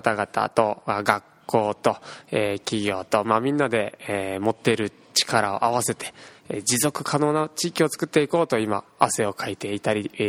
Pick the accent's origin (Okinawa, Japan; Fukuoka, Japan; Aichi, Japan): Okinawa, Japan; Naha; 那覇市出身です。